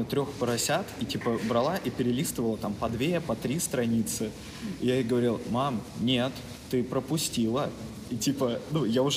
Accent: Mezhdurechensk, Kemerovo Oblast, Russia; Да, я из Междуреченска.

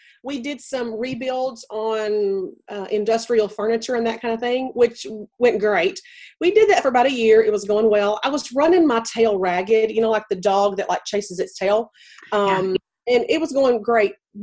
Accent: the South, United States; accent: Southern; It's so funny you brought up my accent, Lord. Like, I know that I'm have a little Southern in there, but like, everybody's like, oh, we just love to hear you talk. And I'm like, they probably think I'm so country or corn pone

